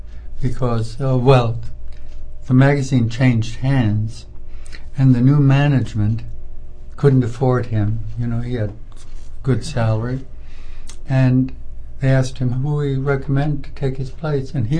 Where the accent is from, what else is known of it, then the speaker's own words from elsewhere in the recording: Amana, Iowa, United States; I'm from the Amana colonies, which everyone in Fairfield, I think, knows. It's only about an hour from here. But it was an idyllic, rural, small town, spiritual community, and still is, only now it's not so much communal.